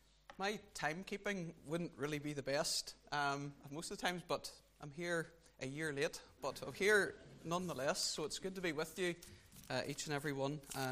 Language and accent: English; England, United Kingdom; born there; I was born over in England back in September 1978.